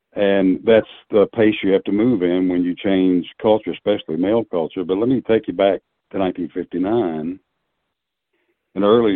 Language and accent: English; Tennessee, United States; also born or lived in Wichita, Kansas; now in Nashville, United States; migrated back to my home state of Tennessee from Kansas